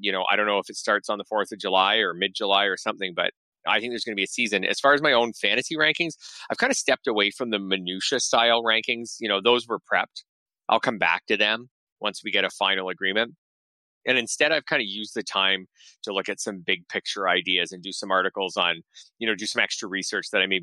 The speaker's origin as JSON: {"language": "English", "country": "Canada", "said": "I'm Canadian"}